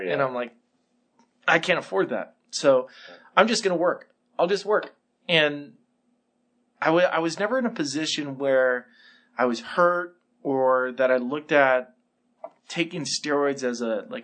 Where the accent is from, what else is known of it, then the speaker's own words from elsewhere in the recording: Santa Barbara, California, United States; I came from Santa Barbara.